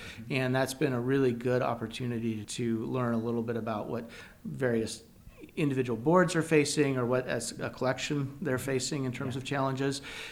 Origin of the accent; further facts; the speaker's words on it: California, United States; now in Washington, United States; No, I grew up in California.